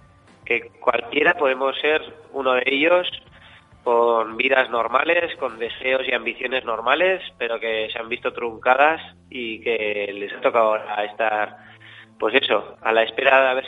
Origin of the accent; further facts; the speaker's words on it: Pamplona, Navarre, Spain; yo soy de Pamplona y para mí es mi vehículo, mi transporte.